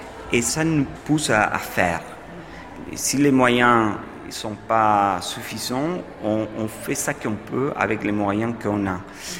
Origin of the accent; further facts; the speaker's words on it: Buenos Aires, Argentina; moved away as an adult; also born or lived in United States / Paris; Je suis né à Buenos Aires et j'ai grandi à Buenos Aires. J'avais travaillé et j'avais fait plein d'expos à Buenos Aires. En 1997, je suis parti à l'étranger. J'ai vécu aux États-Unis. Après, j'ai passé 5 ans à Paris et je suis rentré il n'y a pas longtemps, déjà 7 ans.